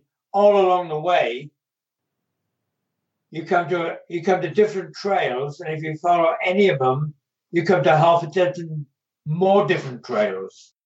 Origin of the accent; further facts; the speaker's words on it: Wales, United Kingdom; And although I'm Welsh, I don't speak the language, and it'd be hard to get my tongue around.